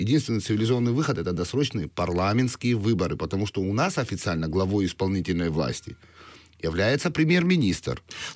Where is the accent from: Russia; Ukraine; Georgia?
Georgia; так как я грузин по национальности, я это даже не скрываю, у нас больше этой византийщины всегда, и мы ближе были к Византии всегда